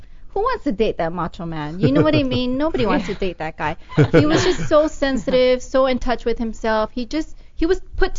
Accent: Hawaii, United States; So I'm from Hawaii

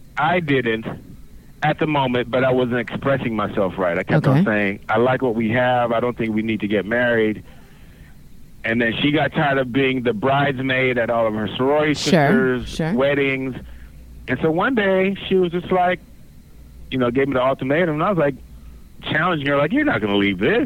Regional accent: Jamaica; now in United States; I'm a black surfer. I love the ocean. I was born in Jamaica. And I grew up in the water, so when I came to the States, it was natural for me to go, be part of the ocean life.

